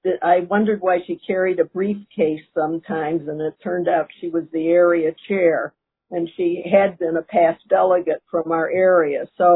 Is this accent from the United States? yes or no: yes; Virginia Beach, Virginia, United States; Hello, everyone. … I'm from Virginia Beach, Virginia.